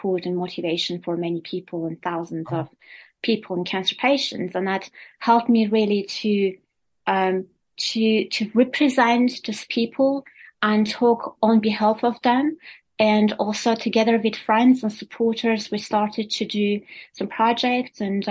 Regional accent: Armenia; English is a second language; it is based in my home country, in Armenia.

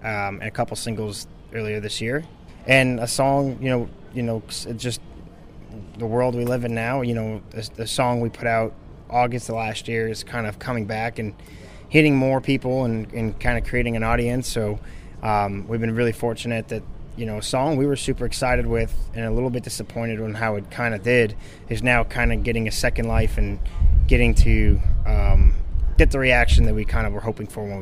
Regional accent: Montreal, Quebec, Canada; now in Nashville, United States; I'm Canadian, born and raised in Montreal, Quebec, but moved to Nashville in end of 2018

